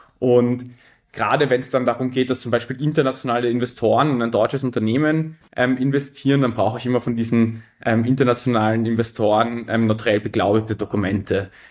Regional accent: Vienna, Austria; ich bin Wiener, habe aber eigentlich einen deutschen juristischen Hintergrund. Also obwohl ich mein ganzes Leben davor in Wien gelebt habe, habe ich dann Jurastudium in Deutschland gemacht.

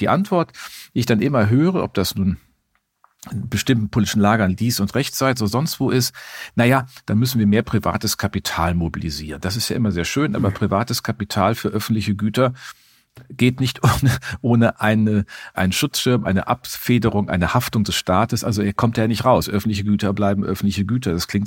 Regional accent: Germany; bei uns in Deutschland

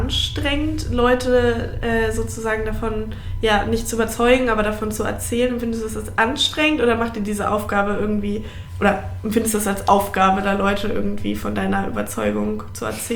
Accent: Hamburg, Germany; gut, wir kommen beide aus Hamburg, da ist es auch noch viel

